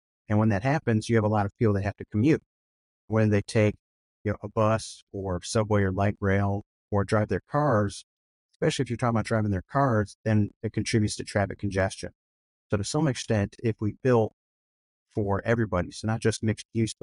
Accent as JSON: {"language": "English", "town": "Cleveland Heights", "region": "Ohio", "country": "United States", "tie": "born or raised there", "said": "I grew up in Cleveland Heights on the east side of Cleveland, Ohio"}